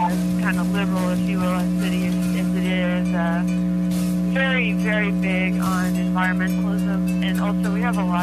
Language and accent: English; Texas, United States; where I grew up in West Texas, my family still lives around Midland, which is actually where the president's from.